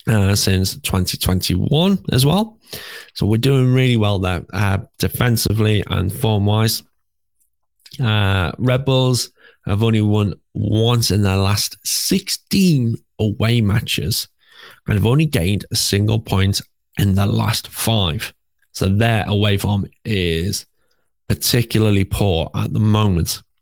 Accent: United Kingdom; and we're British, so we don't work in Fahrenheit.

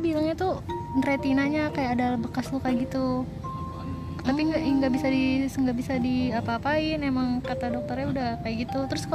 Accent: Bogor, West Java, Indonesia; Iya, kita orang Bogor.

